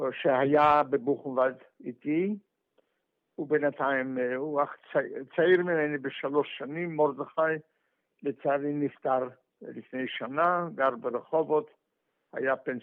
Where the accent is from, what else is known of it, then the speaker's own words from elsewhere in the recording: Piotrków Trybunalski, Łódź Voivodeship, Poland; born there; Hebrew is a second language; אבל אנחנו היינו חבורה מעיר הולדתי בפולין, בשם פיוטרקוב, והיינו מספר חבר'ה בני אותו גיל